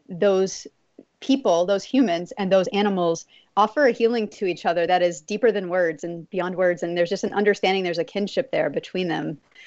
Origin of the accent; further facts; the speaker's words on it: Texas, United States; but I grew up in Texas, and where I grew up, animals were thought of a little differently.